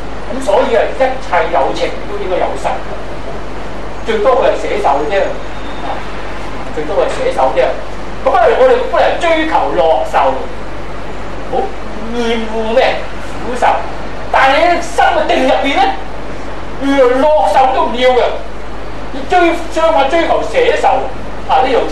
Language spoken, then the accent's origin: Cantonese; Guangdong, China; 我哋廣東人食得咁辣啊